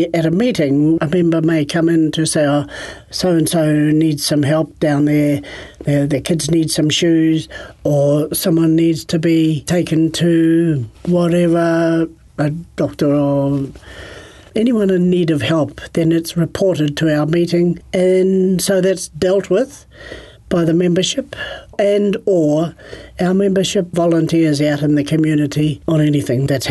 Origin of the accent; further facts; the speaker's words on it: Tuahiwi, Canterbury, New Zealand; I was born and bred in Tuahiwi. That's 25 k's north of Christchurch. I went to Tuahiwi School, and many of my cousins and I are still there at Tuahiwi.